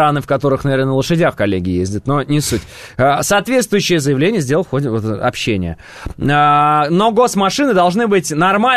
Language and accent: Russian; Kazakhstan; мы, казахи